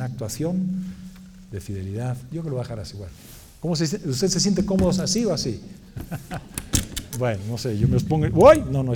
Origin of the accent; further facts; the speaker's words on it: Mexico; Soy mexicano, ¿verdad? Chamba.